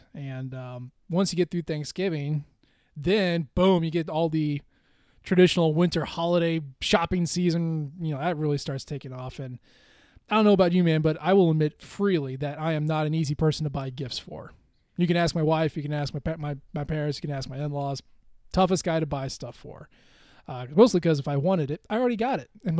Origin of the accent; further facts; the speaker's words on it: Columbia, Missouri, United States; since I grew up in Columbia, went to school at Mizzou.